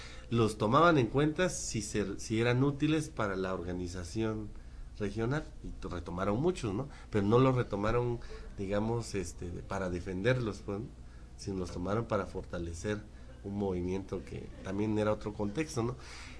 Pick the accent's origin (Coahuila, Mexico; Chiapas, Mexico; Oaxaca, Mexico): Oaxaca, Mexico; yo vengo de la región del Istmo, ¿no?